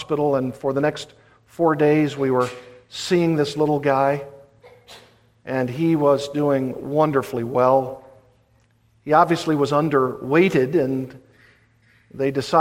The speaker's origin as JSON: {"language": "English", "region": "Arkansas", "country": "United States", "tie": "born or raised there", "said": "She was in Arkansas, my home state."}